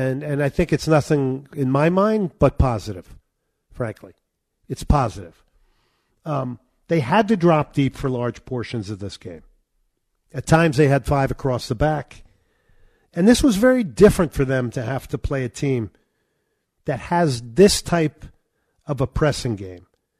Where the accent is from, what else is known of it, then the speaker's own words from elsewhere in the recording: New Jersey, United States; you know, I grew up in New Jersey, and when you guys began to hit it big with Fandango and some of the stuff that was making it up to the East Coast, we heard that song